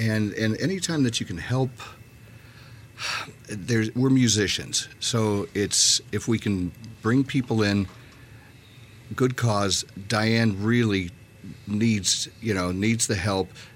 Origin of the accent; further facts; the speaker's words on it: Lansing, Michigan, United States; And I'm from Lansing originally.